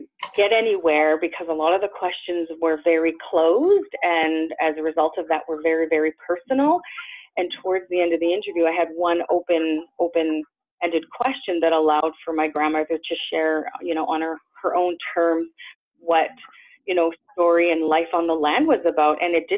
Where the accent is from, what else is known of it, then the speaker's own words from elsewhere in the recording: Attawapiskat, Ontario, Canada; I'm from Attawapiskat First Nation.